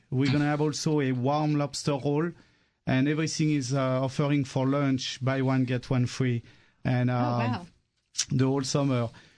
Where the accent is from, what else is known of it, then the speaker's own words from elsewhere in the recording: Auvergne-Rhône-Alpes, France; English is a second language; I'm from Auvergne, so we like to make our own charcuterie.